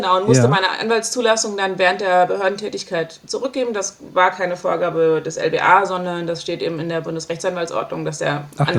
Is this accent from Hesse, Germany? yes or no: yes; Frankfurt am Main, Hesse, Germany; hast du ja gerade schon gesagt, ich bin 38, Juristin, bin aus Frankfurt am Main, hier in der Nähe vom Flughafen auch aufgewachsen